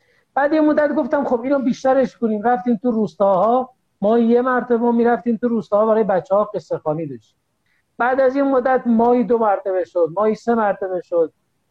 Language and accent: Persian; Dehdasht, Kohgiluyeh and Boyer-Ahmad, Iran; also born or lived in Qom; قم زندگی میکردم تا اینکه اومدم دیگه درسم رو تموم کردم تو قم و قرار شد دیگه بیام شهر خودم دهدش